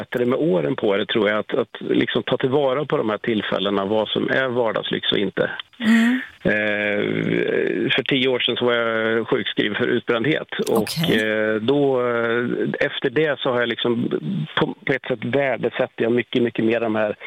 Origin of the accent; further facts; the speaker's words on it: Västra Götaland County, Sweden; now in Norrköping, Sweden; Nej, jag är västgöte ursprungligen, men jag kallar mig för västgöte i exil.